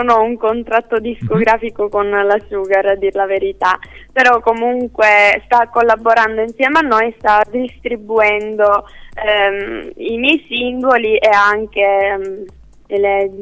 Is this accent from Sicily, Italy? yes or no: yes; Sicily, Italy; soprattutto qui in Sicilia, perché appunto io sono siciliana